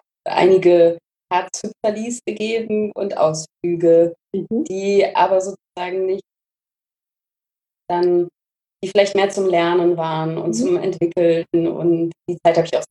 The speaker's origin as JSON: {"language": "German", "town": "Cologne", "region": "North Rhine-Westphalia", "country": "Germany", "tie": "born there", "lives_now": "Hamburg, Germany", "said": "Und ich bin eigentlich geboren in Köln."}